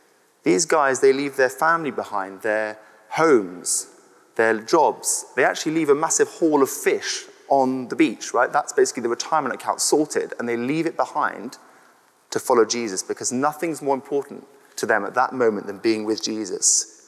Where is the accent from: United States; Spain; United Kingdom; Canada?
United Kingdom; Brentwood, East of England; I actually stood as a local candidate in Brentwood, in my hometown, in 2015 for the Conservatives.